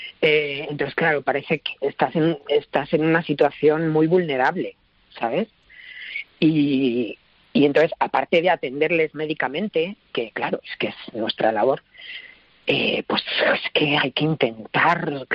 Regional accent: Extremadura, Spain; moved away; pues si yo soy de Extremadura, hijo, pero ¿cuánto llevas aquí? Pues yo llevo 20 años

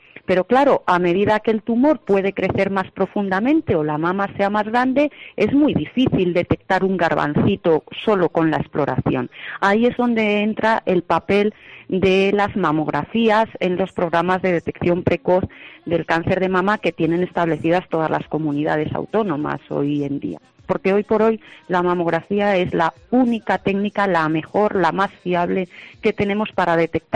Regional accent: Guadalajara, Castilla-La Mancha, Spain; yo soy nacida en Guadalajara, criada allí. Circunstancialmente estoy trabajando en Madrid

